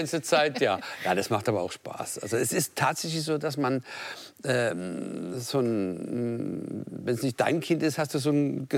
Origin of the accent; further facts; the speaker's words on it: Mannheim, Baden-Württemberg, Germany; Der Massimo kommt aus der Ecke, wo ich herkomme, aus Mannheim.